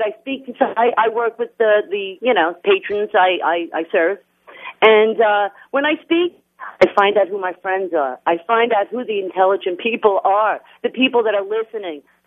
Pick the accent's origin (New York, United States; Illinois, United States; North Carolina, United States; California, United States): New York, United States; New York City; I mean, I'm from the Bronx originally.